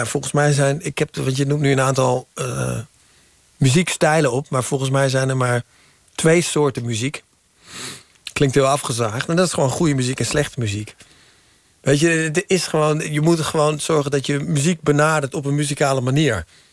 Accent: Deventer, Overijssel, Netherlands; born there; Ik ben in Deventer geboren.

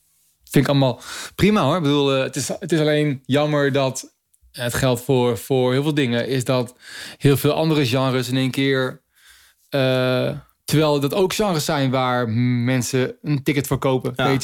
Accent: Hengelo, Overijssel, Netherlands; als jongetje uit Hengelo waar ik vandaan kwam

